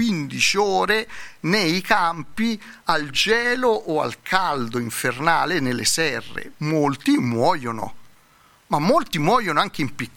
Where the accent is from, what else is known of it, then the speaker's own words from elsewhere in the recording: Lazio, Italy; Se voi andate a Latina, io vengo dal Lazio